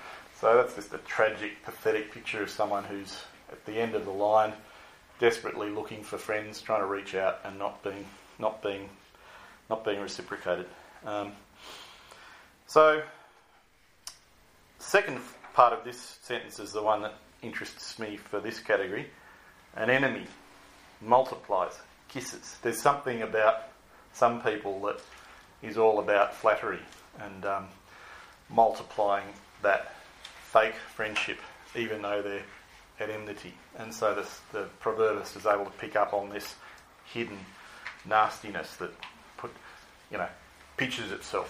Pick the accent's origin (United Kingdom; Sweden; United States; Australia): Australia; Sydney, New South Wales; now in Canberra, Australia; I grew up in Sydney, I moved here 5 years ago